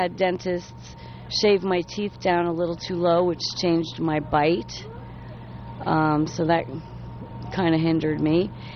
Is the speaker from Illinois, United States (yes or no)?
no; New York, United States; now in Columbus, United States; I'm from New York.